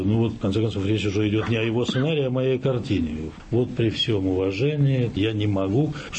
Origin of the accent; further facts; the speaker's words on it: Kharkiv, Kharkiv Oblast, Ukraine; moved away as an adult; also born or lived in Moscow; Я родом из Харькова, я переехал в Москву, а потом приехал в Харьков, и я не встретил ни одного знакомого человека.